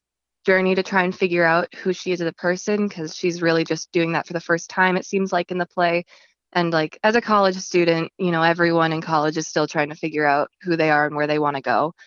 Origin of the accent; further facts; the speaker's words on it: Fargo, North Dakota, United States; now in Mandan, United States; I'm from Fargo before. Went to Shanley High School, but now I live in Mandan.